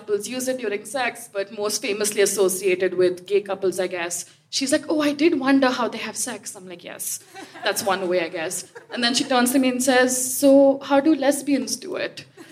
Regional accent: India; A few years ago, my mum from India was visiting me. I'm Indian.

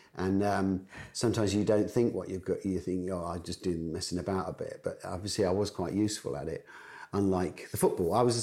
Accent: West Midlands, United Kingdom; born there; I actually went back to the village I was born in just outside Wolverhampton

